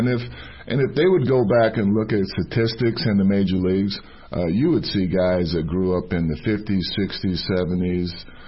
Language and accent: English; Summit, New Jersey, United States; also born or lived in Montgomery; I was born in Montgomery, Alabama, left there at a very young age and grew up in New Jersey, Summit, New Jersey, small little town.